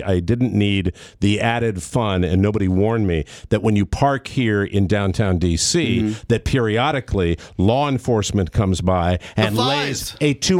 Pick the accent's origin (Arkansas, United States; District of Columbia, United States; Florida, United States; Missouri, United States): Florida, United States; I'm a refugee from Florida